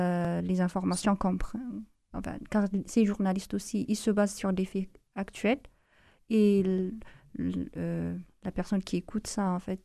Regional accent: Ethiopia; now in France; j'ai grandi en Éthiopie et on connaît pas le racisme, en fait.

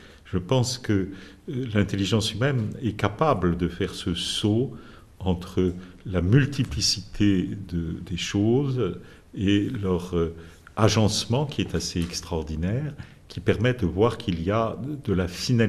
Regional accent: France; comme chez nous en France

